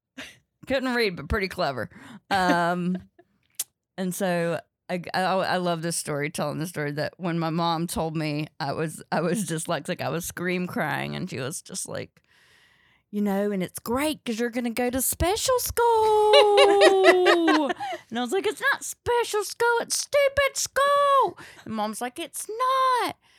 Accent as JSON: {"language": "English", "town": "Rougemont", "region": "North Carolina", "country": "United States", "tie": "born or raised there", "said": "Well, I grew up in Rougemont, North Carolina, but nobody knows where that is, so I say Durham, because it's Durham County."}